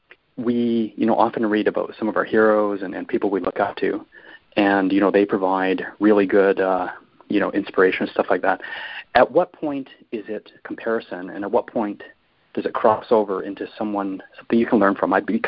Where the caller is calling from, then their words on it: Canada; I'm calling from Canada.